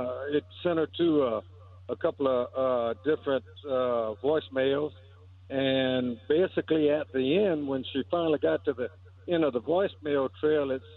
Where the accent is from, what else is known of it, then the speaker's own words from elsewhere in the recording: White Castle, Louisiana, United States; when I was a younger man, I'm from White Castle, Louisiana.